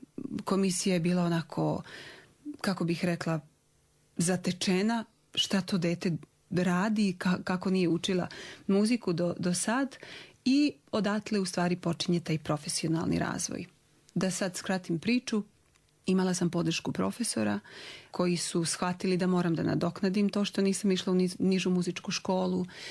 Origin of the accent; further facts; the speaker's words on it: Gerzovo, Republika Srpska, Bosnia & Herzegovina; ja sam rasla u Gerzovu, to je selo, nadomak Mrkonjića